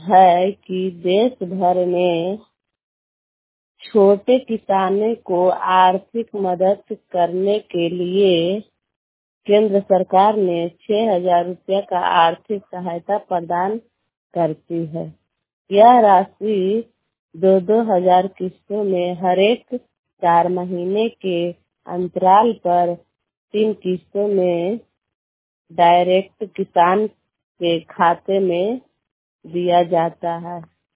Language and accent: Hindi; Balauper, Bihar, India; मैं बलौपर के रहने वाली हूँ और नादीगंज प्रखंड से हूँ, नवादा जिला से के रहने वाली हूँ।